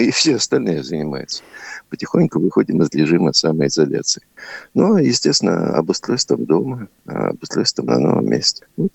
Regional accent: Russia; я сказал, что я из России.

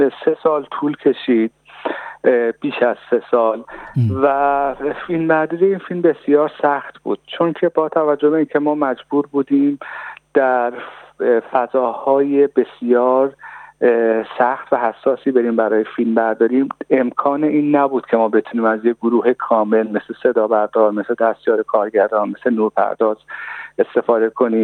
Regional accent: Iran; و من به عنوان یک ایرانی خیلی من تحت تأثیر قرار داد

